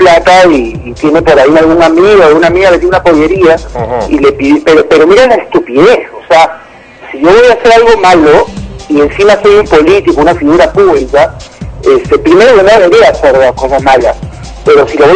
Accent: Peru; ejemplos que dan vergüenza como peruano comentarlos

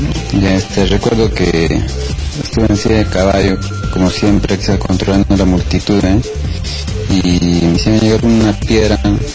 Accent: Huancayo, Junín, Peru; Porque como buen huancaíno que soy, buen peruano, voy a seguir adelante.

